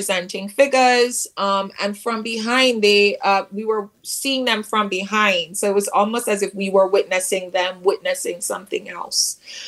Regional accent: Jamaica; in my own traditions growing up in Jamaica, the wake is what happens, you know, before the funeral.

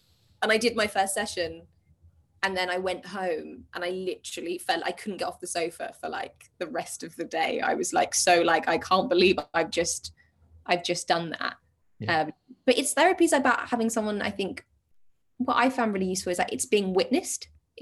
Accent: United Kingdom; we're British

